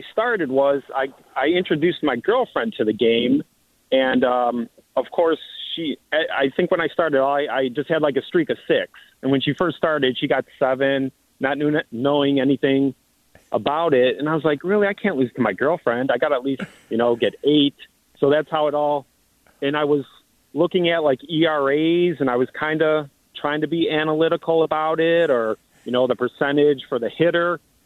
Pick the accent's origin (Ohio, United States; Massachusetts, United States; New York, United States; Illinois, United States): Ohio, United States; Cleveland; basically my brother and I since we're from Cleveland, we've suffered a lot of sports heartbreaks